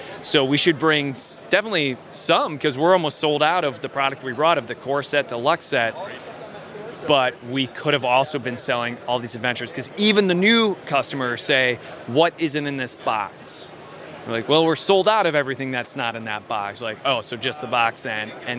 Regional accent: Cleveland, Ohio, United States; And so I'm from Cleveland, Origins in Columbus.

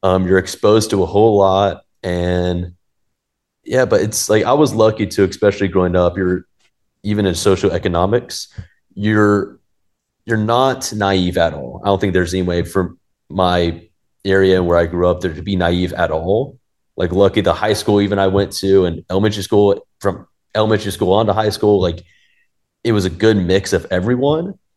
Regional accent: Hendersonville, North Carolina, United States; So I originally grew up in Hendersonville, North Carolina, the Blue Ridge Mountains, right outside Asheville.

